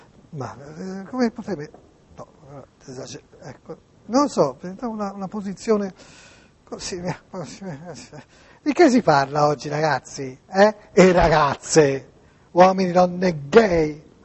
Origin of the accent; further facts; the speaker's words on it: Tuscany, Italy; ormai il sondazzo nasce perché sono toscano, perché sono burlone, perché io sia sempre una persona serissima, che pensa a cose serie e anche basilari, importanti, profonde. Però c'è in noi toscani, c'è questa voglia di pigliare per il culo, che ragazzi.